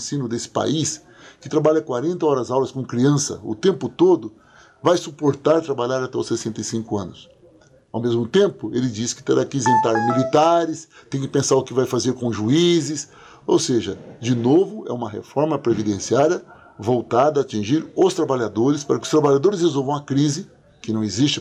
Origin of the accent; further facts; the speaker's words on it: Paraná, Brazil; Eu sou do Paraná.